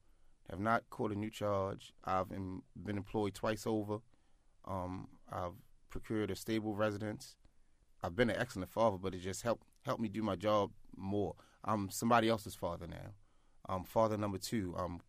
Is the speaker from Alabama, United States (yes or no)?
no; Baltimore, Maryland, United States; And growing up in Baltimore City, there's certain barriers, sad to say, as a black man, that we face on a day-to-day basis.